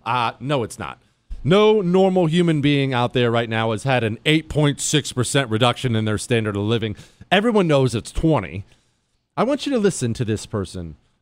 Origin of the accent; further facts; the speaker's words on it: Ohio, United States; When I drive through the Rust Belt, you know, I grew up in Ohio